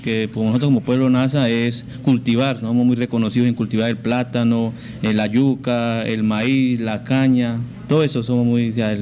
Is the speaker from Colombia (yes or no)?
yes; Colombia; nosotros como colombianos, seamos indígenas o seamos negros o campesinos, como indígenas tenemos un derecho.